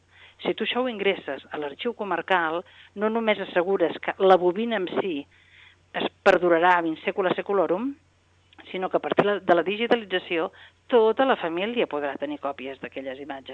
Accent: Santa Coloma de Queralt, Catalonia, Spain; jo sóc filla de Santa Coloma

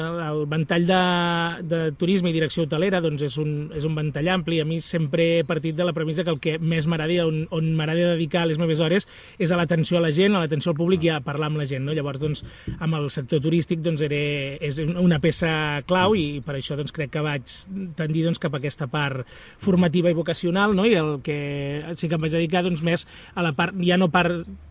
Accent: L'Espluga de Francolí, Catalonia, Spain; vaig néixer aquí a l'Espluga i espero quedar-me tot el que em quedi de vida aquí en aquest poble.

